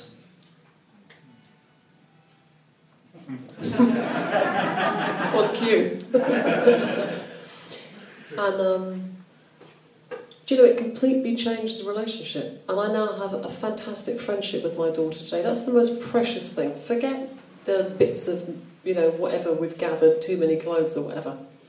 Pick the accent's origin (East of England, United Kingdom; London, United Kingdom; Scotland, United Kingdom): East of England, United Kingdom; Bishop's Stortford; I'm 52, I'm middle-aged, I grew up in Bishop Stortford